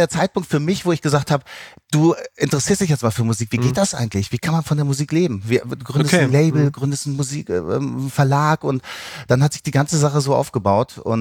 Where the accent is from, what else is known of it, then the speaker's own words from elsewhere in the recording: Osnabrück, Lower Saxony, Germany; ich komme aus Osnabrück